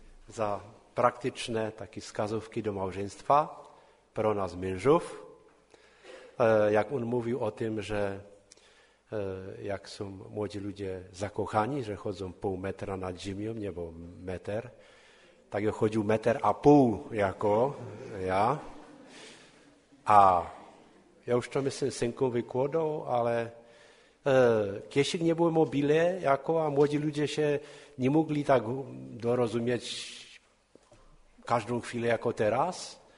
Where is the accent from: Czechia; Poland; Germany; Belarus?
Czechia; Nebory, Moravian-Silesian Region; Tym, że ja pochodzę z Nieborów.